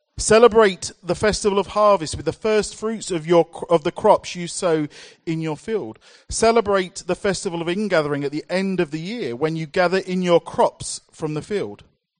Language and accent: English; London, United Kingdom; Corby, compared to where I grew up in London, Corby is quite rural